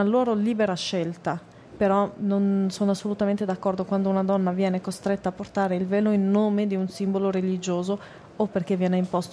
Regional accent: Morocco; Cioè il mio paese, io parlo in quanto marocchina, io lo ritengo un paese moderato.

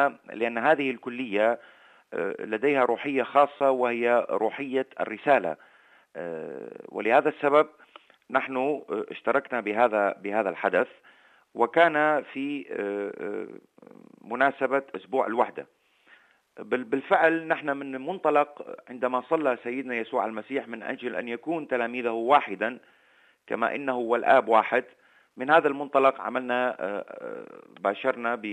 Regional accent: Iraq; born there; نحن كما تعلمون سكان البلاد الأصليين، نحن ولدنا في العراق، وهذا هو بلدنا، وهذه هي أرضنا، والعراق هو كنيستنا، وأعطينا شهادة حية عن إيماننا المسيحي في العراق

